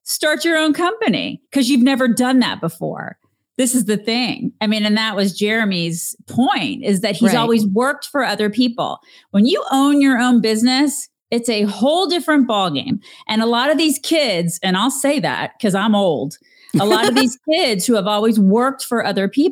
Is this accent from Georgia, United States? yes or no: yes; Atlanta, Georgia, United States; I grew up in Atlanta, so did your husband.